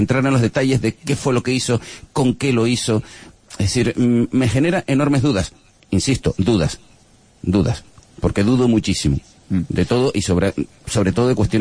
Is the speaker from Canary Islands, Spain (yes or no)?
yes; Canary Islands, Spain